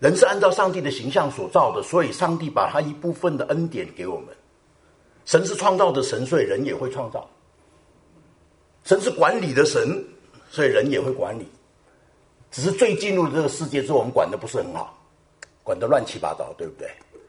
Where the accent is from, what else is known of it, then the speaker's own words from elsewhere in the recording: China; 这我们中国人最厉害的一招了，对不对？